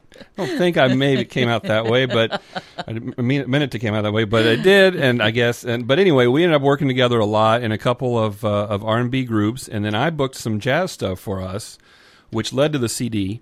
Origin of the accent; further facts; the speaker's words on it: Charleston, West Virginia, United States; also born or lived in Toledo, Ohio; I grew up in Charleston, West Virginia. I wasn't born there. I was born in Toledo, Ohio, but mostly grew up in Charleston, graduated high school there, and then went back to Ohio for college after that.